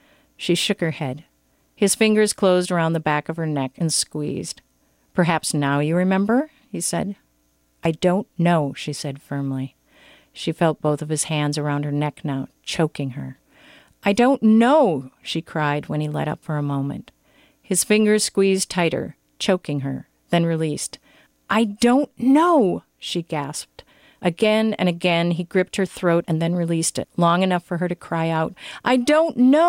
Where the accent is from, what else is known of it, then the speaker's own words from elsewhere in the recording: Duluth, Minnesota, United States; I'm from Duluth.